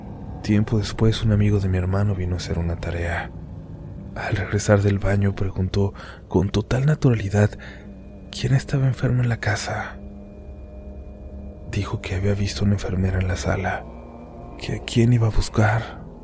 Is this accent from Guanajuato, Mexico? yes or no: yes; León, Guanajuato, Mexico; Soy de León, Guanajuato y trabajo en un área relacionada con materia penal.